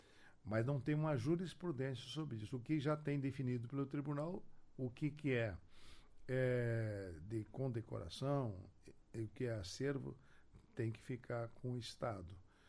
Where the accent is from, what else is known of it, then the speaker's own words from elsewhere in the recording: Santo Ângelo, Rio Grande do Sul, Brazil; Eu sou aqui das Missões, da região próxima daqui da região, eu sou de Santo Ângelo